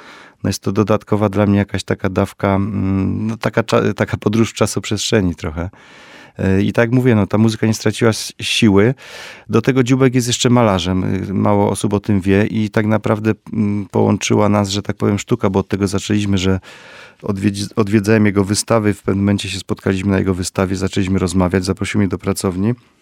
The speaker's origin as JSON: {"language": "Polish", "town": "Zakopane", "region": "Lesser Poland", "country": "Poland", "tie": "born or raised there", "said": "wczoraj byłem w miejscu, w którym się urodziłem, w Zakopanem, w takim domu na Kasprusiach. I jak sobie przypomnę ten czas, 82 rok, ja byłem wtedy małym bajtlem."}